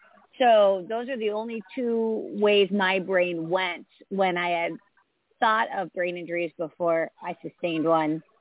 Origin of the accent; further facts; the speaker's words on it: Austin, Texas, United States; I am from Austin, Texas, and I am an artist.